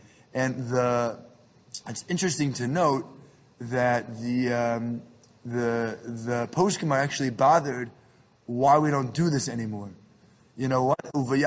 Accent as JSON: {"language": "English", "town": "New York City", "region": "New York", "country": "United States", "tie": "born or raised there", "said": "My family and their family friends, growing up in Jamaica Estates, the meal was over, and they walked us down the block."}